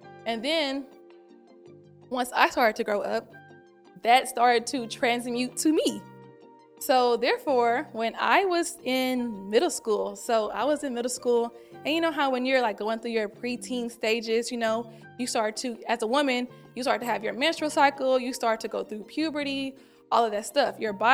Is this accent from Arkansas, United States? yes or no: yes; Little Rock, Arkansas, United States; So I grew up, I'm from Little Rock, Arkansas, by the way. So if you're from Little Rock, I grew up like right in like the center of downtown.